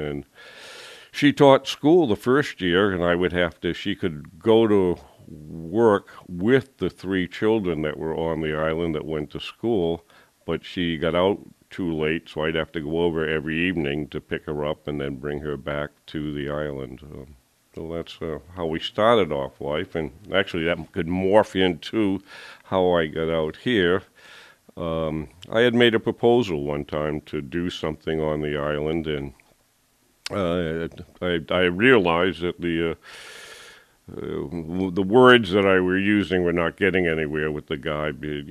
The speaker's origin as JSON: {"language": "English", "town": "North Attleboro", "region": "Massachusetts", "country": "United States", "tie": "born or raised there", "said": "Yeah, originally from a little town called North Attleboro, Massachusetts. Jewelry industry is what was big down there."}